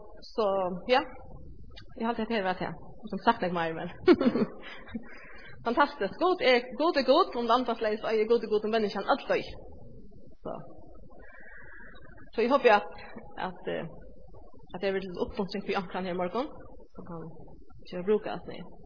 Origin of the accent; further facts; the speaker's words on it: Poland; jag är från Polen